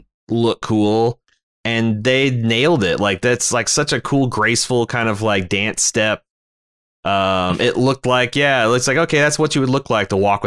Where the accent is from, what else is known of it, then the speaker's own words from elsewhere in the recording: United States; It's kind of crazy being an American looking on the outside, looking in.